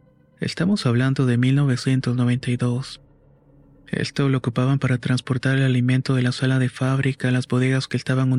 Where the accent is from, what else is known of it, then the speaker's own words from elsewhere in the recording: San Carlos, Ñuble, Chile; No lo había mencionado, pero soy de San Carlos, Ñuble.